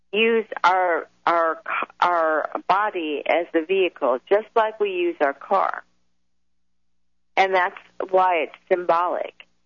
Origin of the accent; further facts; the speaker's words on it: Chicago, Illinois, United States; And I'm from Chicago, and so I had traveled from Colorado to Chicago for Christmas